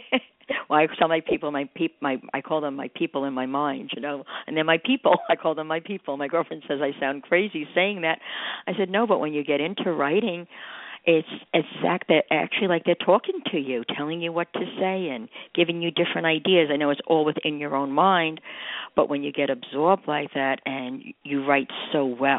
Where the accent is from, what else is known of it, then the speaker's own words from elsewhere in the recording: New York, United States; also born or lived in New Jersey; now in Florida, United States; I come from New York, New Jersey, and I'm in Florida now.